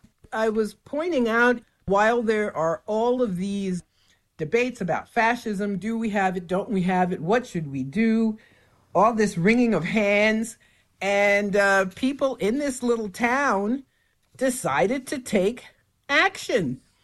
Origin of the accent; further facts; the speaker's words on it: Ohio, United States; now in New York, United States; I mean, I'm from Ohio, actually. I was born there, even though I've lived in New York most of my life.